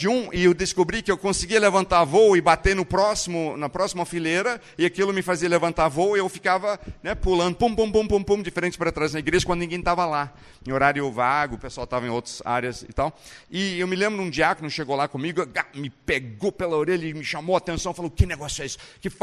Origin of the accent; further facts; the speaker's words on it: California, United States; moved away; Literalmente, desde a minha infância, na Califórnia, tinha isso também. Não chamam de templo no inglês, mas chamam da casa de Deus